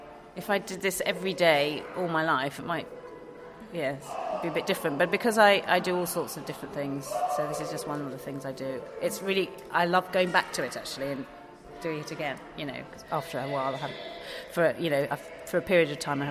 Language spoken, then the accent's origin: English; England, United Kingdom; because I'm half Japanese and I've spent most of my life here, I'm very English.